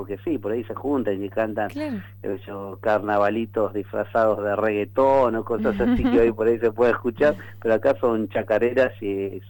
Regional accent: Argentina; cuando nosotros como argentinos siempre demos más prioridad a la música extranjera que nuestra propia música

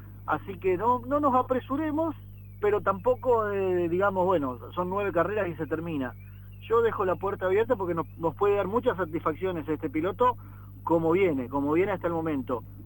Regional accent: Argentina; y después como argentino, me siento muy, muy emocionado con este momento

